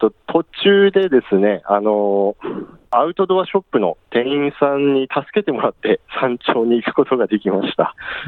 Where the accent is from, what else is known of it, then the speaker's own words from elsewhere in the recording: Aomori, Japan; 出身は青森なんですけれどもこっちの雪も舐めたらちょっと痛い目に遭いますね